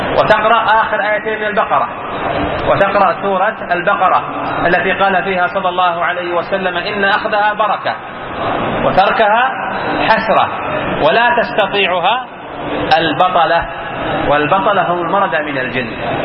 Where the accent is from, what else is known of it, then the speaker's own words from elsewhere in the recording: Saudi Arabia; وإذا كان عندنا في بلادنا المملكة العربية السعودية